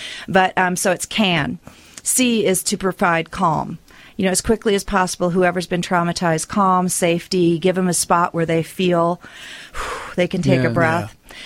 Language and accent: English; United States; So I told them … I'm from the United States and I do Reload Love.